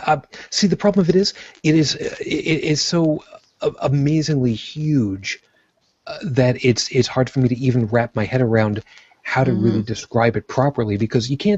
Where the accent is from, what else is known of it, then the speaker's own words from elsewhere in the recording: West Babylon, New York, United States; See, for where I grew up on Long Island, so that people understand, I grew up in West Babylon